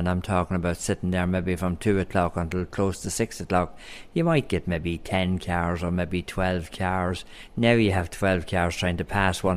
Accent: Leinster, Ireland; I'm a country fella. So, I mean, my biggest thing, I suppose, is the fact that I'm from Louth. I'm from the wee county. And overall, when you say it, and I mean, anybody listens to me in the world will know exactly I'm Irish.

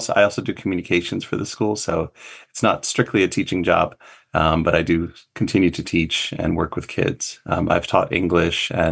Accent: New Jersey, United States; now in Berkshires, United States; Well, I did grow up in the Northeast, but I'm from, well, sort of the North. I guess I grew up in New Jersey.

